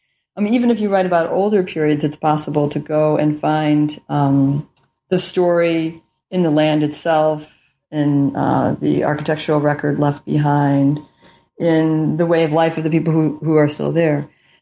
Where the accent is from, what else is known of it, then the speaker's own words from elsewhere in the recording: United States; And then they say, where are you from? And I say, I'm from the United States.